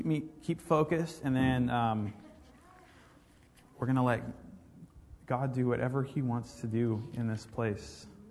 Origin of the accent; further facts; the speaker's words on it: Oregon, United States; also born or lived in Ecuador; now in San Diego, United States; Here we are in San Diego. I grew up in Oregon. I was a missionary in Ecuador.